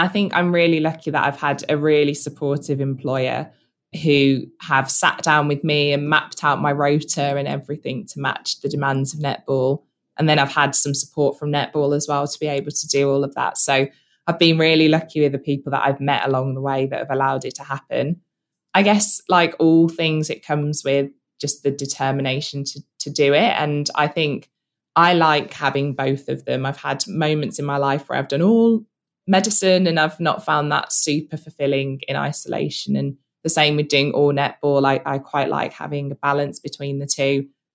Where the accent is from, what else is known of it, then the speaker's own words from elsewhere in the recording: Birmingham, West Midlands, United Kingdom; I, you know, was younger in Birmingham. So nice to think my family can be there, nice to play in my hometown